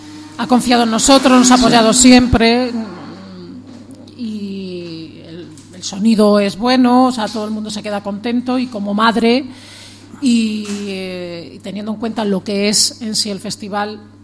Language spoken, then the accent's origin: Spanish; Galicia, Spain; Yo soy gallega, tranquilo.